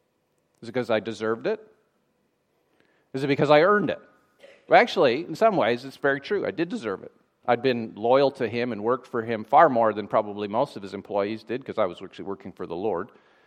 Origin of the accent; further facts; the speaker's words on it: Kelowna, British Columbia, Canada; a mountain range that runs between Vancouver, where I went to Bible college, and my hometown, which is in Kelowna.